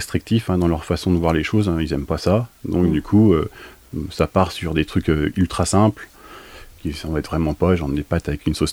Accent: Guérigny, Bourgogne-Franche-Comté, France; pour ensuite revenir dans ma région natale, donc à Guérigny, au Relais des Deux-Nièvres

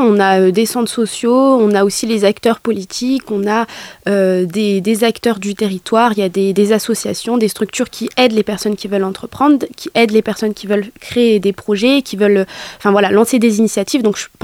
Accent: Nevers, Bourgogne-Franche-Comté, France; Alors moi, je suis née à Bourges, mais c'était juste un détour pour ma naissance, donc moi je suis de Nevers et j'ai grandi à la Grande Pâture. Voilà, donc c'est un quartier entre guillemets prioritaire de la ville, mais on s'y sent bien quand même.

